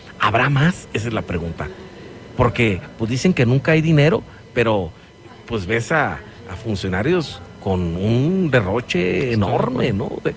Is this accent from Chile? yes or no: no; Mexico; la respuesta somos los mexicanos